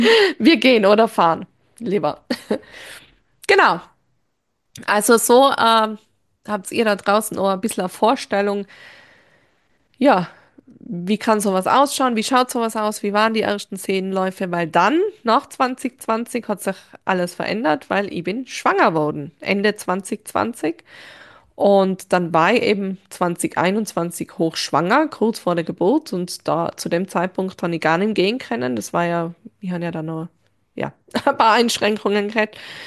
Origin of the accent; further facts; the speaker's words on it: Reutte, Tyrol, Austria; ich bin dann von Innsbruck nach Reutte zurückgezogen, zu meinem Heimatort